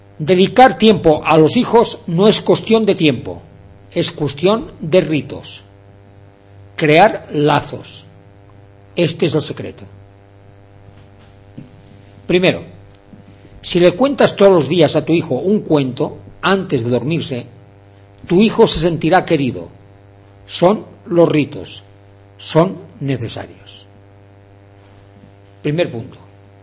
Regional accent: Aragon, Spain; como aragonés que soy, pues ya sabéis que somos tozudos.

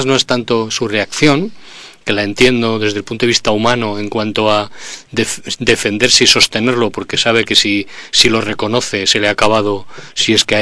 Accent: Madrid, Community of Madrid, Spain; yo el jueves, como ciudadano madrileño, quiero una de las dos cosas

